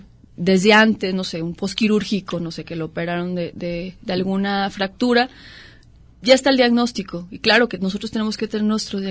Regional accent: Mexico; no sé si es porque somos mexicanos

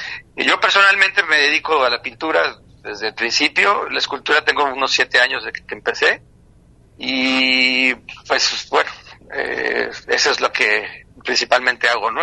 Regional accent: Mexico City, Mexico; born there; nací en la Ciudad de México

